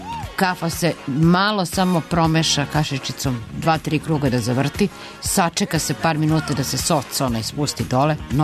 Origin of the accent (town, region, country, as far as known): Serbia